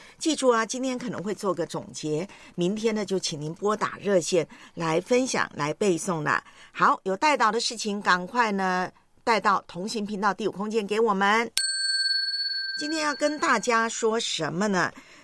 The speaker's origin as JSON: {"language": "Chinese", "country": "Taiwan", "tie": "born or raised there", "said": "我的老家台湾"}